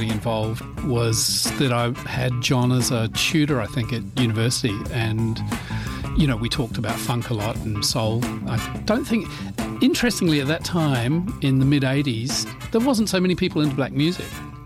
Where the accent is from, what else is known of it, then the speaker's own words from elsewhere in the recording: New Zealand; moved away; I came from New Zealand